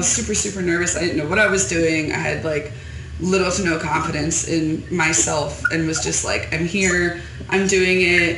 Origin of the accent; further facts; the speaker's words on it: Newark, Delaware, United States; moved away as an adult; also born or lived in Yellowstone / Alaska / Colorado; Yeah, I'm from Newark, Delaware. I was there till I was like 22. And then I went on this whole thing of like just trying to travel around everywhere, and I moved out to Yellowstone, and then I lived up in Alaska and Colorado